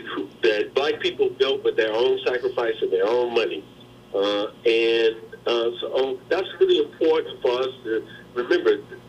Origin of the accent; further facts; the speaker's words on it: New Orleans, Louisiana, United States; I grew up in the Queen City of the South, not Nashville. Not, that's the Athens of the South. But I grew up in New Orleans.